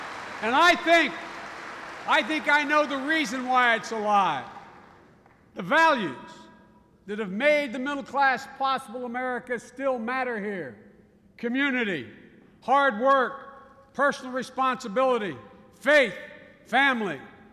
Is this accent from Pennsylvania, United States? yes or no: yes; Scranton, Pennsylvania, United States; the one I grew up here in Scranton, have dreams just as big, just as expansive, and just as accomplishable as any place in the world. As I said, Mr. President, I grew up not many blocks from here where we are today